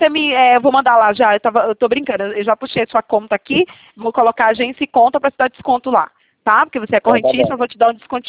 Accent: Bahia, Brazil; Sou baiana.

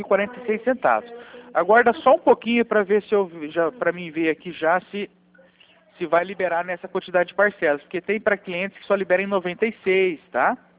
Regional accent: Londrina, Paraná, Brazil; Eu sou aqui de Londrina, tá?

